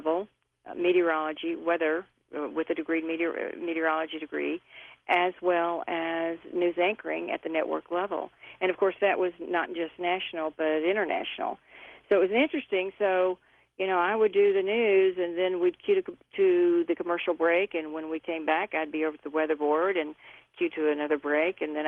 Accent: Knoxville, Tennessee, United States; starting in my hometown of Knoxville and then moving on to Kansas City.

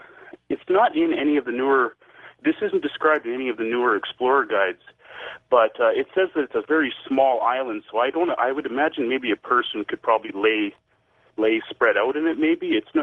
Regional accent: Kenora, Ontario, Canada; Anyway, I'm originally from Kenora, Ontario, and that's on a large lake called Lake of the Woods.

